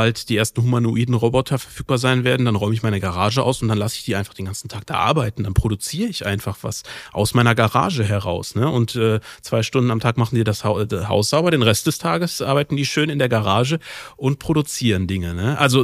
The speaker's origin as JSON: {"language": "German", "town": "Solingen", "region": "North Rhine-Westphalia", "country": "Germany", "tie": "born or raised there", "said": "in meiner Heimatstadt Solingen"}